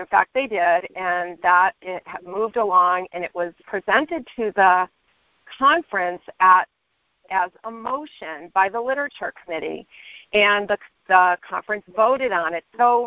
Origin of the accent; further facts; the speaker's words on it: Arizona, United States; I'm a compulsive debtor, and I am from Arizona